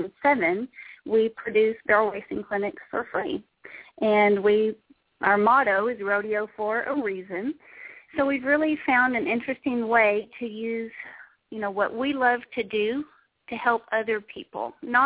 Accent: Texas, United States; I grew up in East Texas, and I was, you know, raised on the back of a horse, basically.

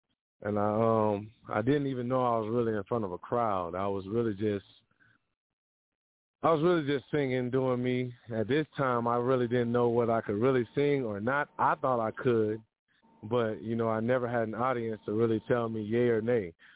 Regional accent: Ghana; born there; I was born in Ghana. And in my culture, where I'm from, we have a name that coincides with the day that we're born.

